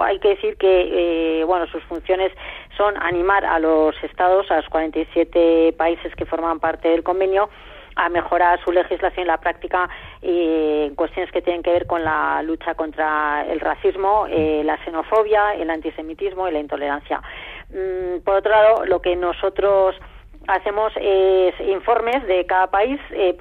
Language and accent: Spanish; San Sebastián, Basque Country, Spain; a ese currículum se une que soy donostiarra.